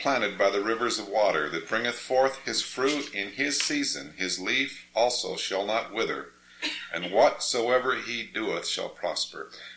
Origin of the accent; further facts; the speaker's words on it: Scottsdale, Arizona, United States; When I was growing up in Arizona, what's now Scottsdale, Arizona